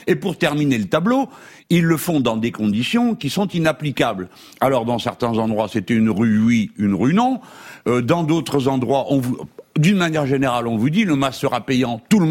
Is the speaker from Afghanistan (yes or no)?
no; Morocco; Je suis un pied noir d'origine, je viens du Maroc, et chez nous, on parle fort avec les mains